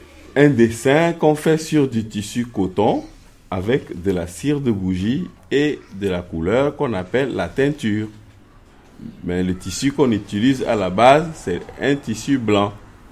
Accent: Togo; Je suis togolais.

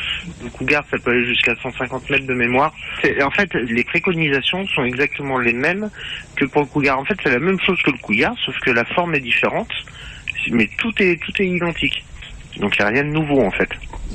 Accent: Lyon, Auvergne-Rhône-Alpes, France; À Lyon, ouais, ça tombe bien, je suis lyonnais.

